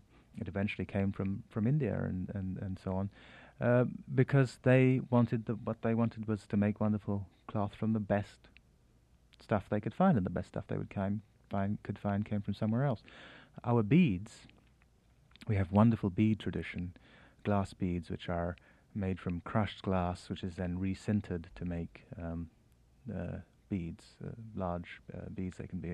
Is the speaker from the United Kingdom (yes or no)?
no; Kumasi, Ashanti, Ghana; I grew up in Ghana, and my hometown is Kumasi, the capital of Ashanti, and that's about not many miles from Bonwiri, which is the town where kente cloth was invented.